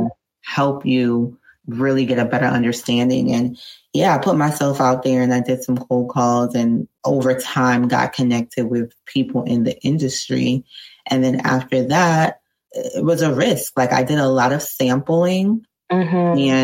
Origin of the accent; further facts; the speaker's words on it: Florida, United States; I'm from South Florida